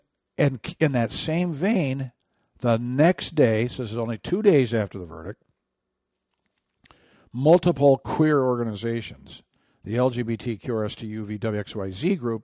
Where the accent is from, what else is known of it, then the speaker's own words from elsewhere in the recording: Michigan, United States; I am in the state of Michigan, my home state.